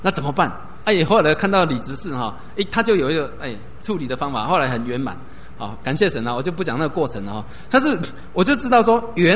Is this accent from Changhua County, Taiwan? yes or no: no; Chiayi, Taiwan; 哎呀，我这个嘉义啊都看我长大的啊，小时候的一些丑事都知道啊